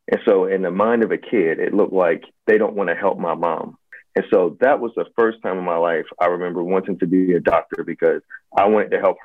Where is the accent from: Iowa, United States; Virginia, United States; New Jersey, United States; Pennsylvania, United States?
Virginia, United States; I grew up in a single-parent household. We were poor. You know, I grew up in Virginia.